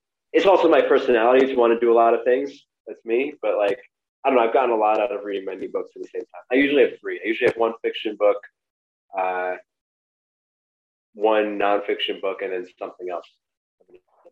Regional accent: New York City, New York, United States; So I grew up in Brooklyn also

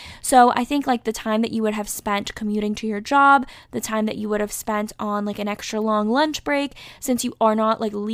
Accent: North Carolina, United States; My home state, which is North Carolina, has reopened already.

